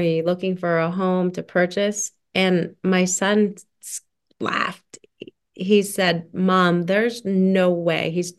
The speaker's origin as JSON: {"language": "English", "town": "Summit Hill", "region": "Pennsylvania", "country": "United States", "tie": "born or raised there", "said": "And I grew up in Summit Hill, which is a small little Carbon County coal town. And that's, like, where my Irish side comes from."}